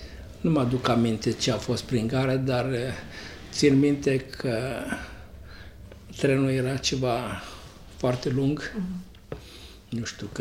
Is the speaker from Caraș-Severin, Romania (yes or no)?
no; Dudeștii Vechi, Timiș County, Romania; Eu sunt din Dudești Veche, atunci se numea Beșinova Veche. Au dus 87 de familii, au fost deportate, este un sat de bulgari, deci la vremea respectivă erau chiar numai bulgari